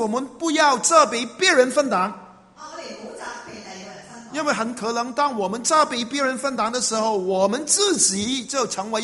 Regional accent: Hong Kong; 如果我说我是从这个香港来的。

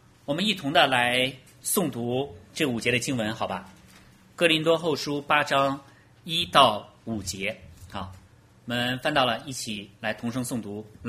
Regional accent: Beijing, China; 我是北京来的，我就是大陆来的啊

